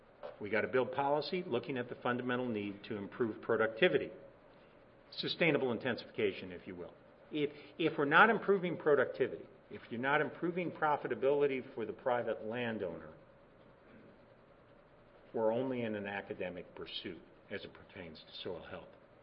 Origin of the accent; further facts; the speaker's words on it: South Dakota, United States; Now, I'm a rancher from South Dakota.